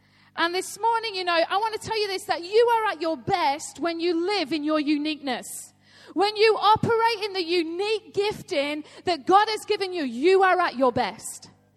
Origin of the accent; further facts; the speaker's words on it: Yorkshire and the Humber, United Kingdom; I'm a Yorkshire lass.